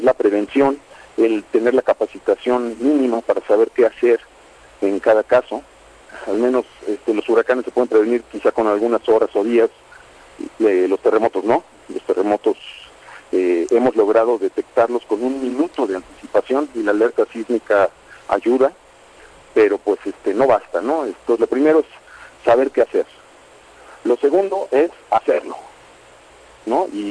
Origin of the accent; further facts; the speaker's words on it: Mexico; todos esos son retos que tenemos que enfrentar como mexicanos.